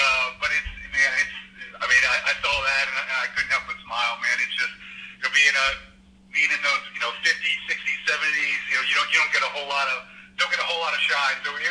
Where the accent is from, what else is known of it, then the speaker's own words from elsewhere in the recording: Ohio, United States; And I grew up in Ohio, and my entire family is Buckeyes fans, and I hate Ohio State.